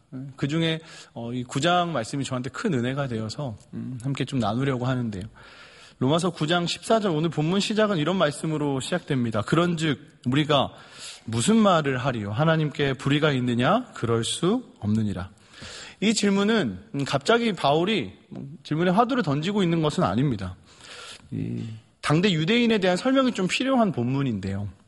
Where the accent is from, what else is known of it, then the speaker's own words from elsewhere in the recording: Busan, South Korea; 저도 얼굴은 서울 사람 같은데요. 저는 고향이 저희 나라의 중심인 부산이 제 고향입니다.